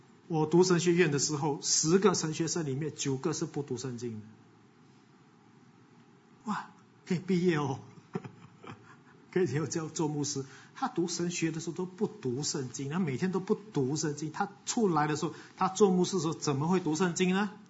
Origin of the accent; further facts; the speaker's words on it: Singapore; 我们新加坡人要跑 2.4 公里